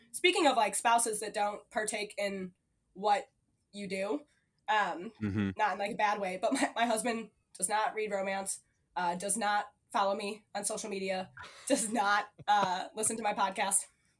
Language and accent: English; La Grange, Illinois, United States; Well, so I grew up in LaGrange.